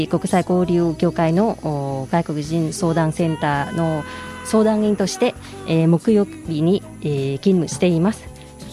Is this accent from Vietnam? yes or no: yes; Vietnam; Japanese is a second language; moved away as an adult; now in Hiroshima, Japan; 生まれ育ちはベトナムで、大学を卒業して、10年間ほどベトナムで、日系企業に勤めて、ました。